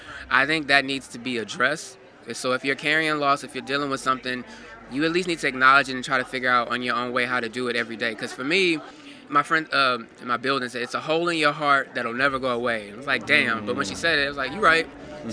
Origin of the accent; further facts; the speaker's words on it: Houston, Texas, United States; her son found out that I was from Horn Park in Houston, and I went to Madison.